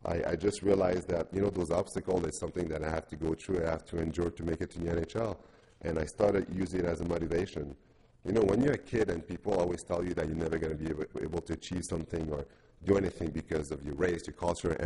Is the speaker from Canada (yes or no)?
yes; Montreal, Quebec, Canada; when my parents came to Montreal, like most kids growing up in Montreal, I wanted to play hockey.